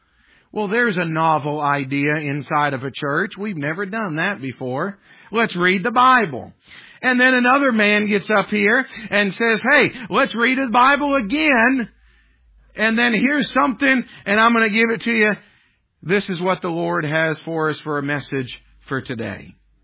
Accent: New England, United States; Now, listen, I'm with you. I'm from New England.

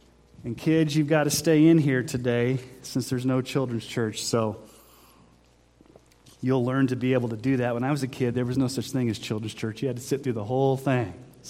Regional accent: Texas, United States; When I was growing up in Texas, we saw a funnel cloud come down

